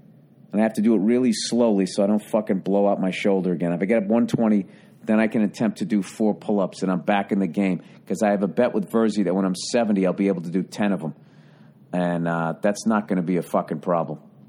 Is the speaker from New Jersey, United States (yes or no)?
no; Boston, Massachusetts, United States; Obviously, I'm from Boston.